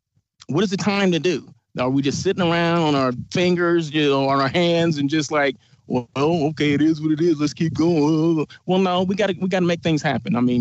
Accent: Blythe, California, United States; I am from Blythe, California, born and raised 18 years, right? So people think, oh, this dude's from L. He's L.A. No, I'm Blythe. I'm straight from Blythe, straight from the country, okay? Desert country, same thing.

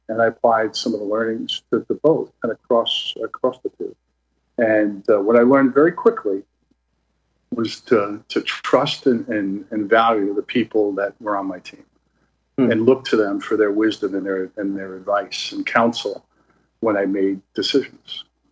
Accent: New York City, New York, United States; growing up in New York City, as you can imagine, is pretty intense

